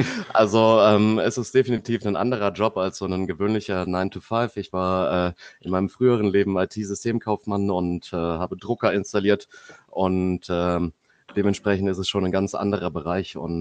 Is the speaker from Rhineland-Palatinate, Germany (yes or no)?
yes; Koblenz, Rhineland-Palatinate, Germany; born there; ich bin mittlerweile 31 Jahre alt, komme gebürtig aus Koblenz am Rhein und der Mosel, die einzige Stadt an Rhein und Mosel übrigens.